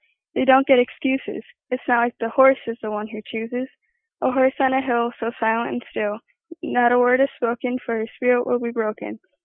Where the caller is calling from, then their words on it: Wisconsin, United States; I'm calling from Wisconsin.